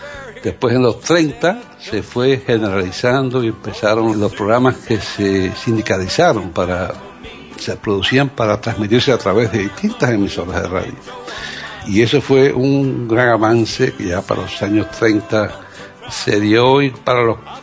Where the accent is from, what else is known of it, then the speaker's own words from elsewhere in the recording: Havana, Cuba; soy bastante viejo, ¿verdad? Yo me crié en La Habana, cuando en La Habana empezó la televisión